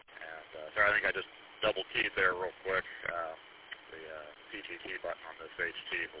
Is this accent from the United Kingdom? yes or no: no; Indianapolis, Indiana, United States; now in Lafayette, United States; I grew up in Indianapolis, and when we'd come up here to Michigan, we'd always come up I-69, so I know the names of a lot of the towns through that corridor.